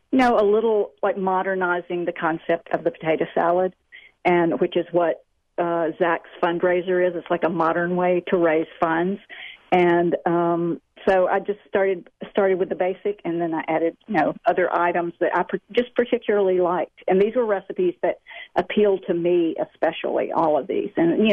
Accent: the South, United States; Well, I grew up in the South, and there was no meal in the summer from about May till October that did not have potato salad in it.

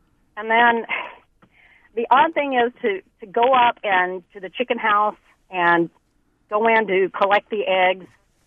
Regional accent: Oklahoma, United States; I'm from Oklahoma, and that year that we lived with her, I was exposed to so many things.

